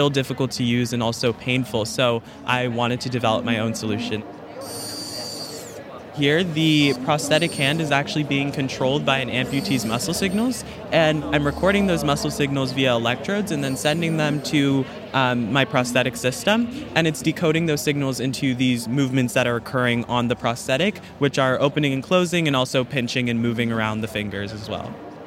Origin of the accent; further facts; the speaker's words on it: Easton, Pennsylvania, United States; I'm from Easton, Pennsylvania.